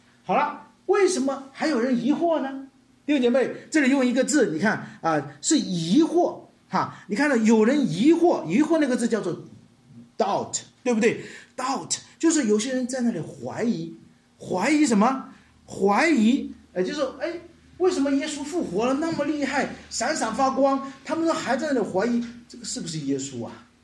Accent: Hunan, China; 我们家乡有一个地方，有一座山很出名的，叫苏仙岭哈

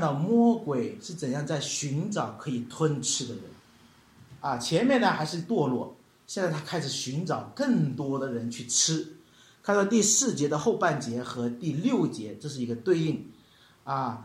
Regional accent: China; 我们中国人是有儿子和孙子之分对不对

